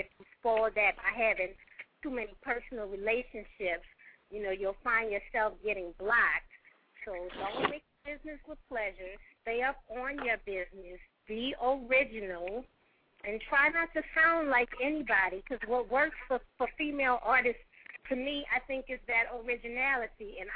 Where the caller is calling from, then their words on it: Columbus, Georgia, United States; I'm calling from Columbus, Georgia